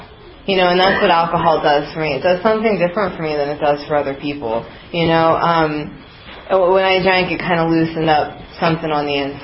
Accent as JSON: {"language": "English", "town": "Reading", "region": "Pennsylvania", "country": "United States", "tie": "born there", "said": "I was born in Reading, Pennsylvania to a fabulous family."}